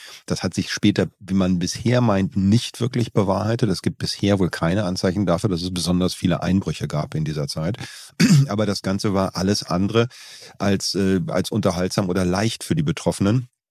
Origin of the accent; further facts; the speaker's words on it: Berlin, Germany; Ich komme aus der Ecke zwischen Onkel Toms Hütte und Oskar Leheim.